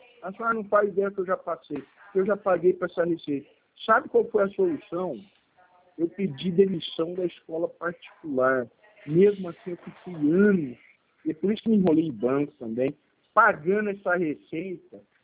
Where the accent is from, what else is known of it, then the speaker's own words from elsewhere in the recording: Italy; eu sou italiano, desse mesmo italiano.